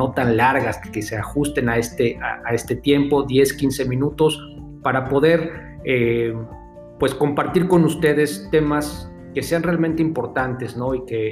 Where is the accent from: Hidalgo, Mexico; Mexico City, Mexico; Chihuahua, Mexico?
Mexico City, Mexico; moved away as an adult; now in Querétaro, Mexico; Soy originario de la Ciudad de México, pero vivo y radico en Querétaro de hace prácticamente 7 años.